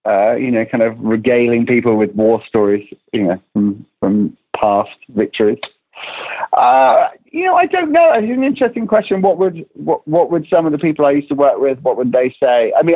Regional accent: England, United Kingdom; moved away as an adult; now in United States; I'm English, and, you know, I've lived in America since my mid-20s

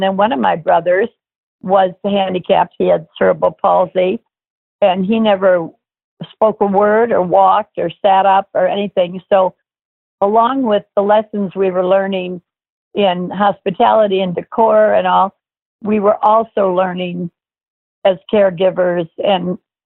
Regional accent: Miami Beach, Florida, United States; I mean, growing up in Miami Beach, we had people come to visit us all the time.

